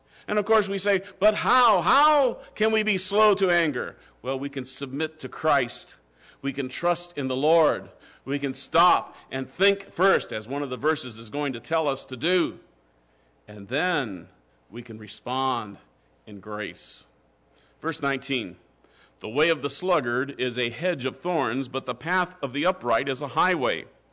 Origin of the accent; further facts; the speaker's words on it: Iowa, United States; now in New Mexico, United States; I'm from Iowa, and we have a lot of gardens in Iowa. I don't know why I never grew a garden there. I waited until I came to New Mexico to try to grow a garden.